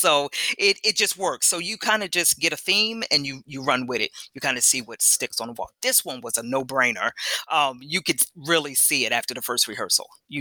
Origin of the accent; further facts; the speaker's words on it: New Jersey, United States; So not only do we do New York, I'm from New Jersey.